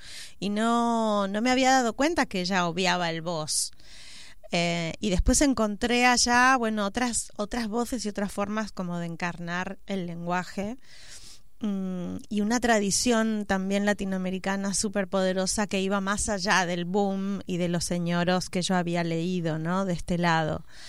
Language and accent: Spanish; Mendoza, Argentina; Encima soy de Mendoza, que tiene una Z ahí enorme.